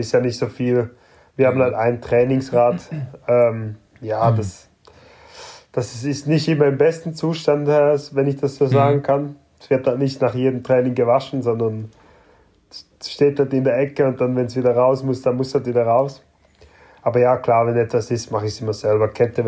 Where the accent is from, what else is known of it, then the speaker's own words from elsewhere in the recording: Switzerland; Keine Ahnung, bei uns in der Schweiz ist das nicht so bekannt.